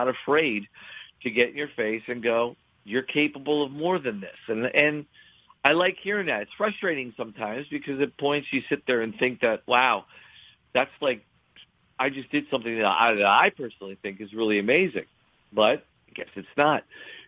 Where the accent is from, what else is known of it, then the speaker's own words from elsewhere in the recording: Sayreville, New Jersey, United States; I mean, literally, I was born in Sayreville. Born and raised in Sayreville. That's home for me.